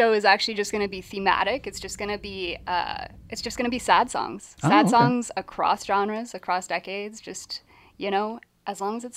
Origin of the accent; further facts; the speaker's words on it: Windsor, Ontario, Canada; now in Montreal, Canada; I'm from Windsor, Ontario, mm-hmm. and I was briefly involved at the college station there, and. Then I moved here